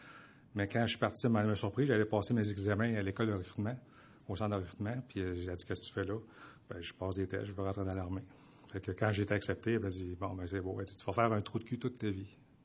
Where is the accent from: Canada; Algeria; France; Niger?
Canada; Laval, Quebec; Moi, je suis originaire de Laval, la ville de Laval, au nord de Montréal. On vient d'une famille catholique non pratiquante.